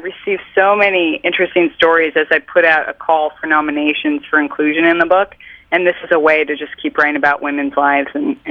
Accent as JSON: {"language": "English", "region": "Midwest", "country": "United States", "tie": "born or raised there", "said": "I really had to push the boundaries of gender and other issues growing up in the Midwest"}